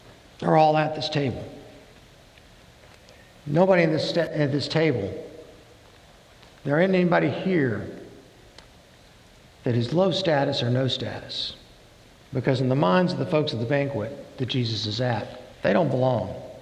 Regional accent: the South, United States; Now, I grew up in the South, and where I came from, there was a word for something like that.

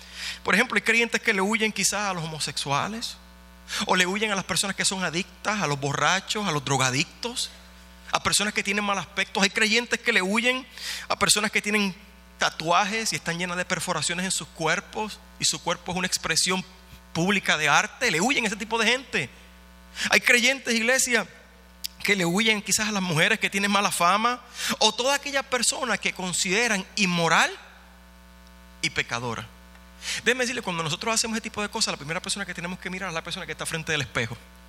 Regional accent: Puerto Rico; Y será por la experiencia que yo tengo de donde yo vengo en Puerto Rico.

